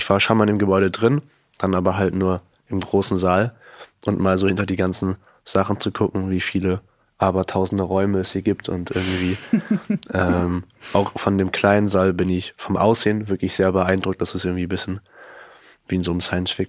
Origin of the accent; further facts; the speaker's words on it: Munich, Bavaria, Germany; Und ich komme aus München